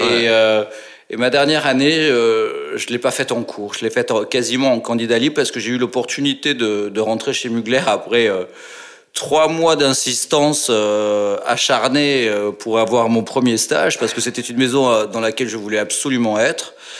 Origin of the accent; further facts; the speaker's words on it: Agen, Nouvelle-Aquitaine, France; born there; Je suis né à Agen, une toute petite ville de province entre Bordeaux et Toulouse, en plein milieu du sud-ouest, au cœur du sud-ouest